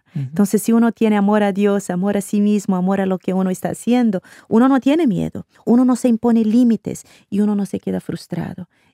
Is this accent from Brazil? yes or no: yes; Brazil; Spanish is a second language; Yo fui a fin de año a participar de un encuentro de jóvenes científicos cristianos ahí en Brasil, en mi país.